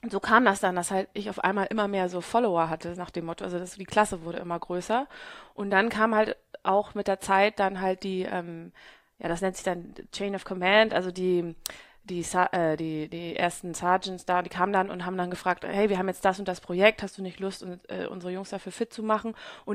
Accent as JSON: {"language": "German", "region": "Hamburg", "country": "Germany", "tie": "born or raised there", "said": "Ich bin gebürtige Hamburgerin und bin schon meine ganze Jugend und mein ganzes Erwachsenenalter hier in Hamburg gewesen. Und dann habe ich geheiratet, einen Amerikaner, und bin in den Süden gezogen, in den Süden Deutschlands."}